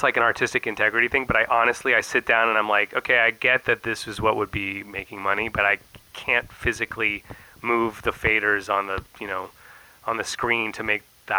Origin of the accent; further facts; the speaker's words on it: San Francisco, California, United States; now in Los Angeles, United States; Yeah, I live in L.A., but I'm from San Francisco. I'm more San Francisco than any of you cats will ever be.